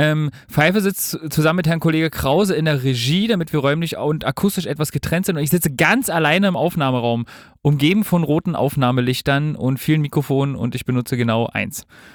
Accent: Berlin, Germany; ich als Urberliner

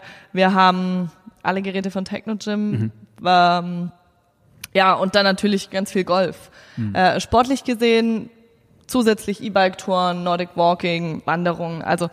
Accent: Baden-Württemberg, Germany; Ich komme hier aus Haspelingen-Schwenningen.

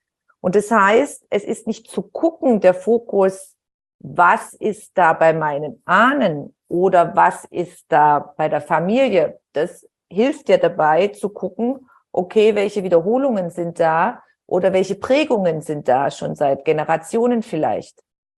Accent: Heilbronn, Baden-Württemberg, Germany; in der Kleinstadt, wo ich aufgewachsen bin, in Heilbronn

